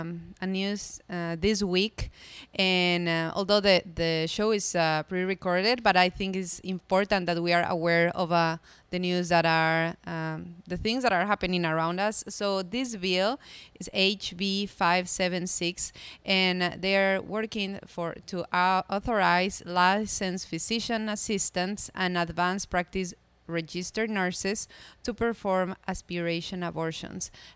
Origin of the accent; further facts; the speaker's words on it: Ecuador; now in United States; and I'm from Ecuador, but I moved to Hawaii.